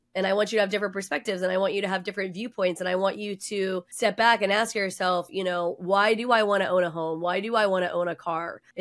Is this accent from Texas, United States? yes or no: yes; Texas, United States; I don't know if it's because I'm a Texan or because it's just part of my identity.